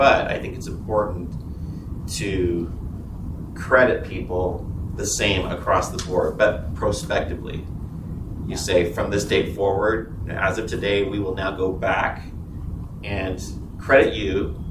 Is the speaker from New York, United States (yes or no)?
no; Salt Lake City, Utah, United States; I come from Salt Lake City, where for the city's police department, I mean, this is the direction they've already gone.